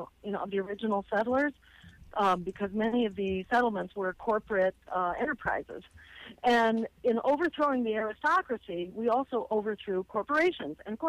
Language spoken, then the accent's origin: English; Massachusetts, United States; in my home state, for example, in Massachusetts